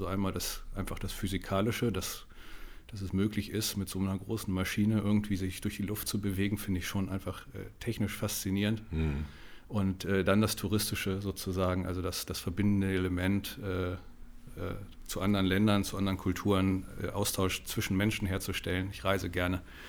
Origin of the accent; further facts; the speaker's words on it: Alfeld, Lower Saxony, Germany; now in Hamburg, Germany; Also innerlich bin ich Hamburger, also Wahlhamburger bin ich tatsächlich. Ich stamme ursprünglich aus einer kleinen Stadt in Südniedersachsen, Alfeld heißt die.